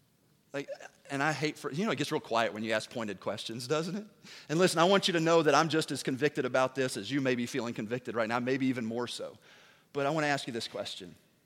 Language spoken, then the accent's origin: English; Tennessee, United States; This is super easy. I'm from Tennessee, so you're not going to get real deep, all right?